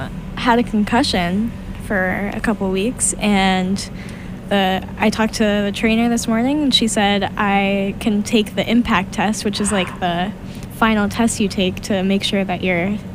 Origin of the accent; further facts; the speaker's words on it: Amherst, Massachusetts, United States; So I'm from Amherst, Massachusetts. It's Western Mass, kind of the middle of nowhere. I plan on going back home and working in a lab at UMass.